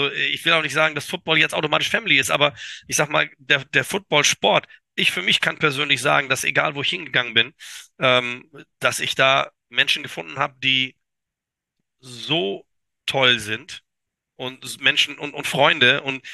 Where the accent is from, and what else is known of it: Kiel, Schleswig-Holstein, Germany; now in Düsseldorf, Germany